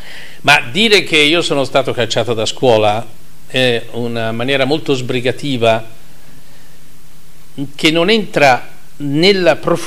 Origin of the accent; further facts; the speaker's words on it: Florence, Tuscany, Italy; Io sono nato a Firenze e a Firenze sono vissuto fino a che è successo questa spaventosa tragedia.